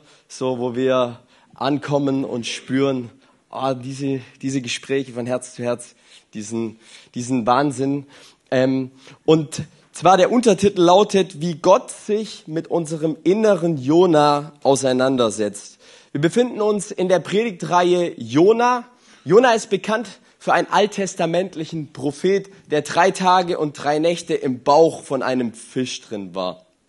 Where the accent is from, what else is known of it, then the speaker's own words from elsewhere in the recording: Germany; Und ich kam da an, so als Deutscher in Frankreich und ich wollte ins Freibad